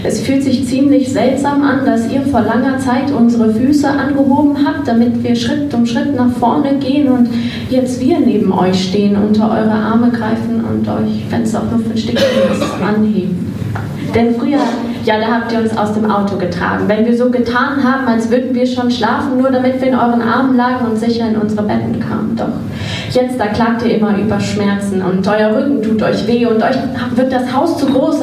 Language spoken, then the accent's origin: German; Gladbach, North Rhine-Westphalia, Germany; Ich komme aus Gladbach und bin zum ersten Mal hier zum Poetry Slam.